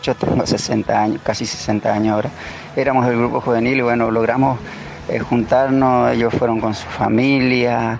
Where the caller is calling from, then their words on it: Resistencia, Chaco, Argentina; de Resistencia.